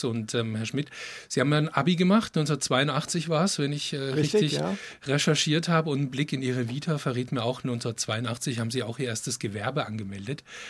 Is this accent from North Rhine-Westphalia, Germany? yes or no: no; Baden-Württemberg, Germany; weil ich bin ja in Main-Tauber-Kreis groß geworden, also in Baden-Württemberg, aber ganz in der Nähe auch von Würzburg.